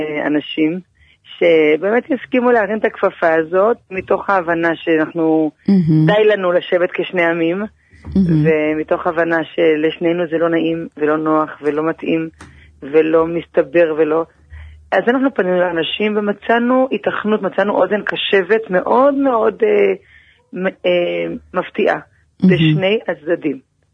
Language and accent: Hebrew; Jerusalem, Jerusalem District, Israel; אני ילידת ירושלים, אתך גדלתי במאה שערים